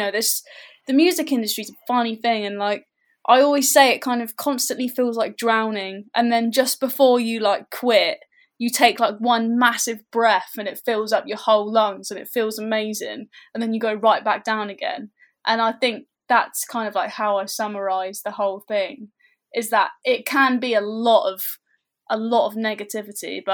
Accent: South East England, United Kingdom; I think like the Isle of Wight is such a cool place to live.

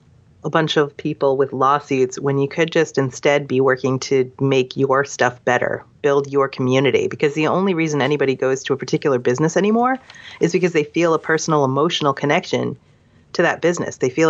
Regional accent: Boston, Massachusetts, United States; I'm from Boston. We're so polite.

